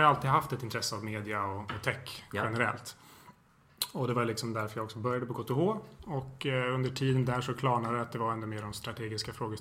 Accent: Stockholm, Stockholm County, Sweden; Jag är 28 år, från Stockholm. Har pluggat civilingenjör inom medieteknik här i Stockholm på KTH.

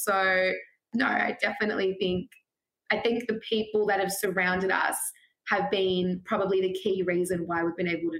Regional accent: Australia; growing up in Australia, we've had to have so many droughts, we've timed our showers, we've had crazy water restrictions over the years.

